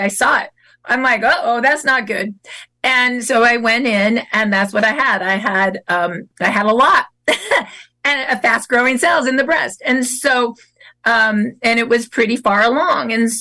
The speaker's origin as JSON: {"language": "English", "town": "Mission Viejo", "region": "California", "country": "United States", "said": "I'm from Mission Viejo, California. So I'm from California."}